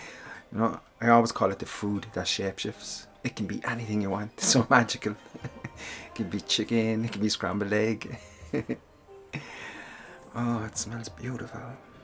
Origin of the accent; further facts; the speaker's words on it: Ireland; accent: Irish; I wonder if Japanese people find my Japanese Irish accent funny.